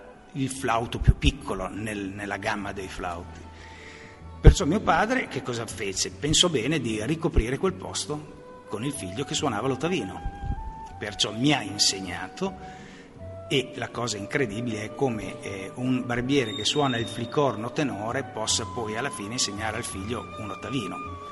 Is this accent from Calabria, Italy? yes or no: no; Porretta Terme, Emilia-Romagna, Italy; born there; io sono nato a Poretta Terme, piccolo paese vicino a Bologna.